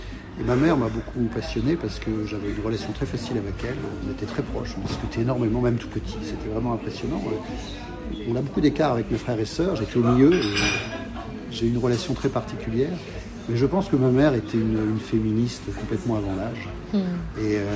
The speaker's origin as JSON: {"language": "French", "region": "Hauts-de-France", "country": "France", "said": "Moi, je suis du Nord, donc c'était la période de toute la restructuration du Nord."}